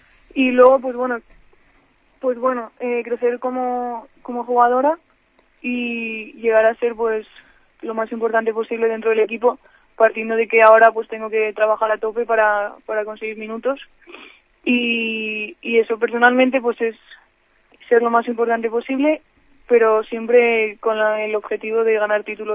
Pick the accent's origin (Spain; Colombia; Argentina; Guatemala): Spain; León, Castile and León; yo soy de León y he ido bastantes veces cuando era pequeña a ver partidos allí a Salamanca